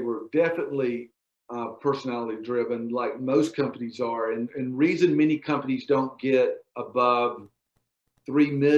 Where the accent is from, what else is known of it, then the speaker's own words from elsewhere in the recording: Georgia, United States; And I grew up in the Okefenokee Swamp.